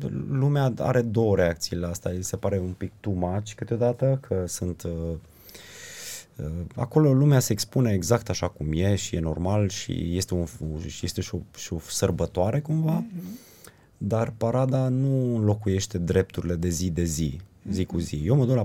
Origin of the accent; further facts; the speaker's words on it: Sibiu, Sibiu County, Romania; Gândește-te că eu sunt din Sibiu, nu e cea mai modernă societate